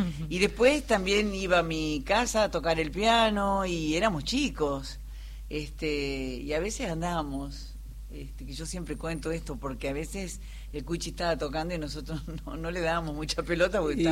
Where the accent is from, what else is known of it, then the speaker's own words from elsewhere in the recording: Salta, Argentina; de Salta.